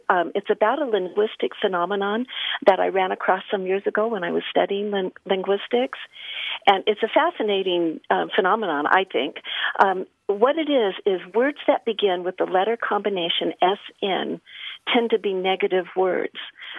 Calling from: Midland, Texas, United States; I'm calling you from Midland, Texas, where football is the state religion.

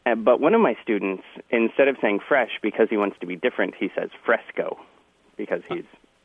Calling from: Santa Cruz, California, United States; I'm calling from Santa Cruz, California.

